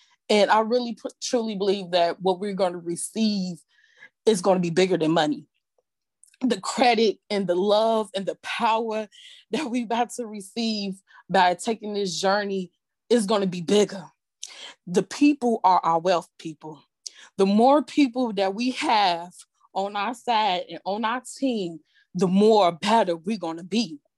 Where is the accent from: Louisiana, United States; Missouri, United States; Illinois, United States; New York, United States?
Illinois, United States; Chicago; I'm from Chicago.